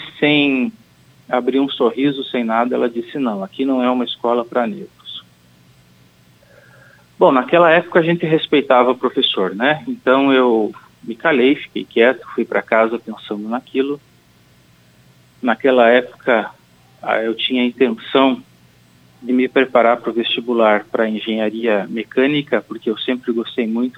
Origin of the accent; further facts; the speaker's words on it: Curitiba, Paraná, Brazil; você já anunciou, eu sou natural de Curitiba e eu sou um juiz negro